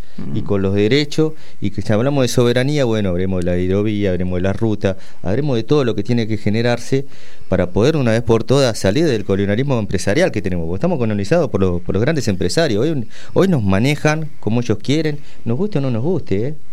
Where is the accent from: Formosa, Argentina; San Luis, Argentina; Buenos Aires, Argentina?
Buenos Aires, Argentina; Yo cuando era pibe lo viví en Carmen Pérez, yo viví en barrio Presidente Mitre, un barrio de Saavedra, el único barrio más vulnerable que hay en esas cuatro comunas, en esas cuatro barrios de la comuna 12.